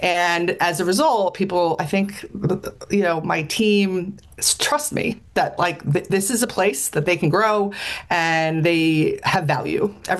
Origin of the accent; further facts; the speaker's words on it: Allentown, Pennsylvania, United States; I grew up in the Lehigh Valley, outside of Allentown. I am the oldest. And I have two younger brothers.